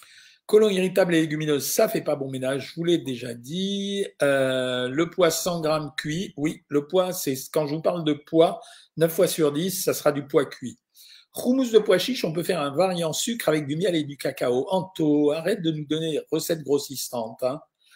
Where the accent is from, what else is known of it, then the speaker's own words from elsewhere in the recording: Sicily, Italy; Chez nous, en Sicile, on fait les pâtes aux lentilles avec un filet d'huile d'olive.